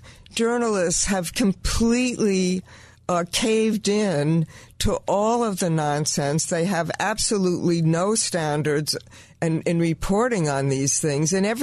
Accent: New York, United States; In New York. I actually grew up in a small town, moved to New York when I was in seventh grade. As a child, I was in a three-four-room schoolhouse.

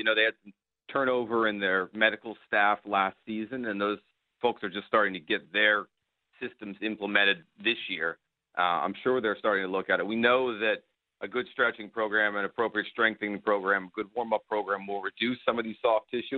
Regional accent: Philadelphia, Pennsylvania, United States; I would, as a Philadelphian, I would take a little bit of offense to that.

